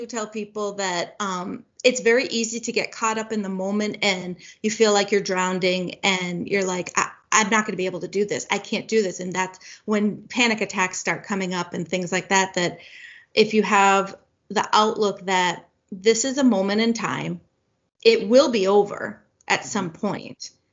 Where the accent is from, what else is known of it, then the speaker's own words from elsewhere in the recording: Boston, Massachusetts, United States; I came from Boston area and I love the ocean.